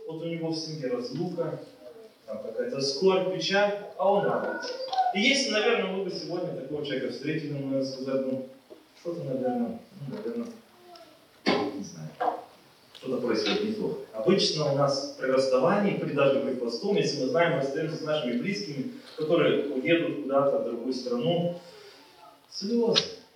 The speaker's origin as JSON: {"language": "Russian", "region": "Siberia", "country": "Russia", "lives_now": "Germany", "said": "проживаю в Германии, вообще родом я из Сибири. Живу в Германии"}